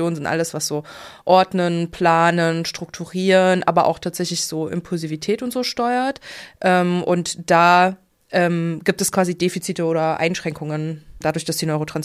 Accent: Leipzig, Saxony, Germany; ich komme aus Leipzig

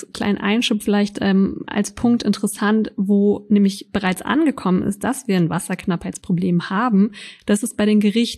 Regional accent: Berlin, Germany; für uns als Berliner

